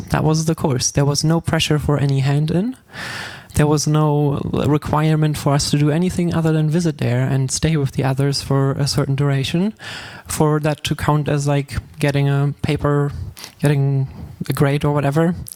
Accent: Trier, Rhineland-Palatinate, Germany; now in Karlsruhe, Germany; I come from Trier originally and I'm studying design there. And I moved to Karlsruhe

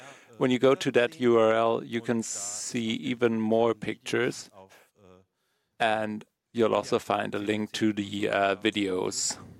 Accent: Switzerland; Hi, everyone. I'm from Switzerland.

